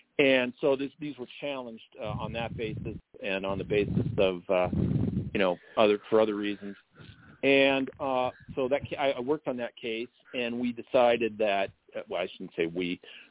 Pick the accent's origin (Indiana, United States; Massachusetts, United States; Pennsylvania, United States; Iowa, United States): Iowa, United States; My home state of Iowa, I've been following this a little bit.